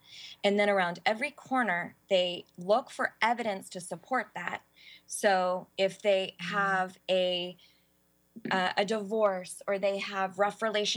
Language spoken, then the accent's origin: English; California, United States; accent: Valley Girl; I'm white, if you can't tell by my Valley Girl accent.